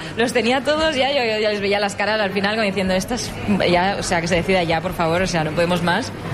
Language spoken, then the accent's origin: Spanish; Barcelona, Catalonia, Spain; yo soy de aquí de Barcelona, están mis padres.